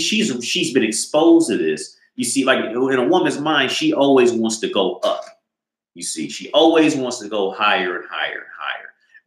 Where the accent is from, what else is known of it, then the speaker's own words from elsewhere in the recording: Ohio, United States; the reason I knew Stormy Daniels had like completely fallen off was because I'm from Ohio.